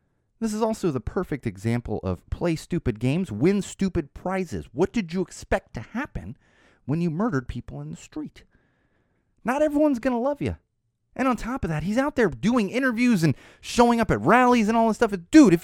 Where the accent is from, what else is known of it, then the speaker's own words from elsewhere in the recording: Poway, California, United States; now in Los Angeles, United States; Trust me, I grew up in Poway, Wall fans. I've been on both sides. I live in the heart of Los Angeles now. I grew up in Poway.